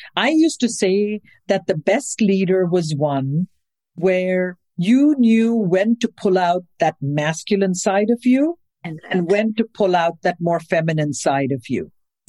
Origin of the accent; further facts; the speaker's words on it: India; I grew up an Indian in India.